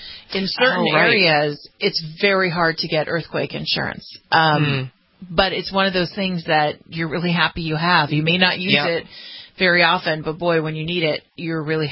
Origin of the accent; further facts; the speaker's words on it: California, United States; This one from my home state of California, and again, a follow-up to the campfire.